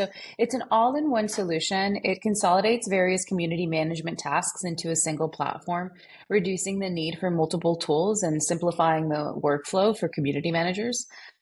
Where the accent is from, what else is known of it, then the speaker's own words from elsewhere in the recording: Turkey; moved away as an adult; now in United States; because I'm from Turkey, came to the US when I was 18 years old.